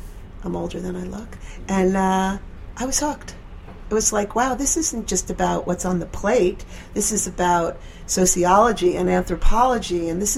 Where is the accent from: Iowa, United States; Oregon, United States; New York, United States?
New York, United States; I grew up right here in Westchester, not far outside of the city, so I was a city girl, always went to camp in Maine. You know, I was one of those New York girls